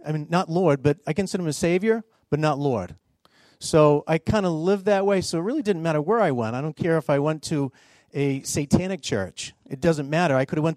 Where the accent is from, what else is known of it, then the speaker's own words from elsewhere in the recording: Falmouth, Massachusetts, United States; now in Brookline, United States; I grew up on Cape Cod in Falmouth. Anybody been to Falmouth? Yeah. My hometown.